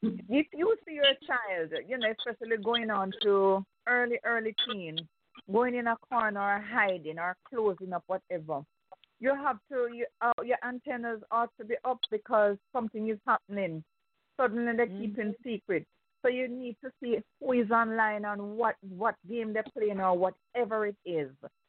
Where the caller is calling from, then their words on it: Jamaica; from Jamaica.